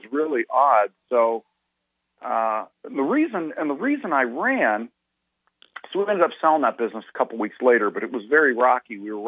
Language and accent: English; Ohio, United States; well, because I'm from Ohio. And Ohio and Michigan people don't like each other.